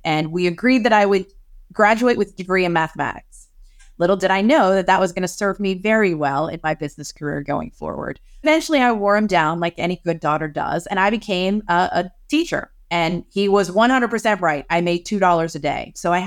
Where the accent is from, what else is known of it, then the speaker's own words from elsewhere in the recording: Pennsylvania, United States; growing up in Western Pennsylvania